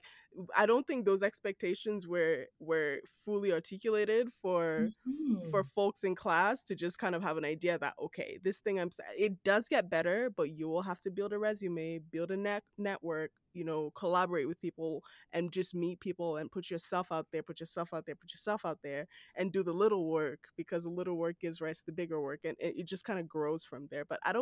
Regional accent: Nigeria; now in Canada; I'm a Nigerian based here in Canada.

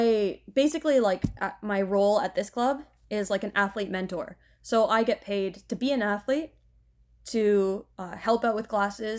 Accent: Hamilton, Ontario, Canada; because I'm from Hamilton, so I used to train in Toronto a lot

